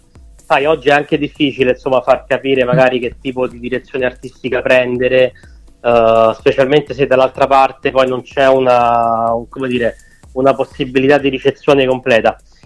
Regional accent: Rome, Lazio, Italy; io sono di Roma ovviamente

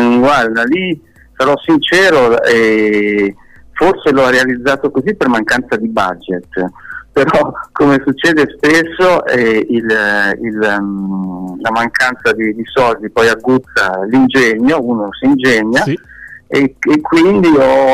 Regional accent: Bolzano, Trentino-Alto Adige, Italy; Ho solo qualche concerto qui nei miei paraggi, che io sono di Bolzano

